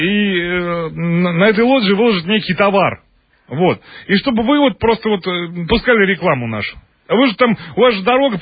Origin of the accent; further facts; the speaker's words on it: Riga, Latvia; Я к вам вот по какому поводу звоню. Я из Риги.